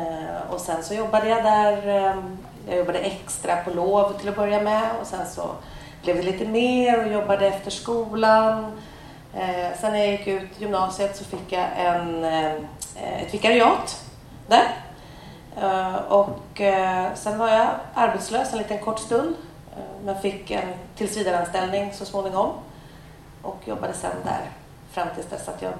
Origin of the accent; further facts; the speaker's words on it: Värmdö, Stockholm County, Sweden; Men jag är född och uppväxt i Värmdö kommun